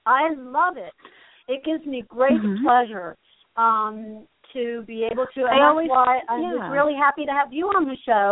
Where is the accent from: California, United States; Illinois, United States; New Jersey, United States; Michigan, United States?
New Jersey, United States; Asbury Park; also born or lived in Manhattan; And growing up in Asbury Park, I really feel like what a great place to have grown up. I feel like I had the best of New Jersey and then in New York as well. I lived up and worked in Manhattan for 8 years.